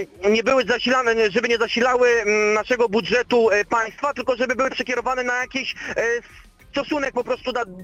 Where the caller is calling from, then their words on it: Skierniewice, Łódź Voivodeship, Poland; jestem ze Skierniewic.